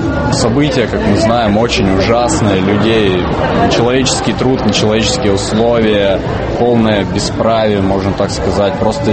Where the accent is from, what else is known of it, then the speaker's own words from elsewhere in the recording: Usolye-Sibirskoye, Irkutsk Oblast, Russia; я приехал из Иркутской области, город Соль-Сибирская, учусь в 11 классе физико-математическом